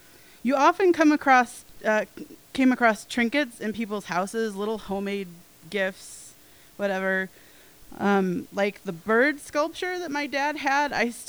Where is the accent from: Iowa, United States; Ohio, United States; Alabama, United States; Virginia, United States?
Iowa, United States; Yeah, so I'm from Iowa. No, we don't raise potatoes. That's Idaho.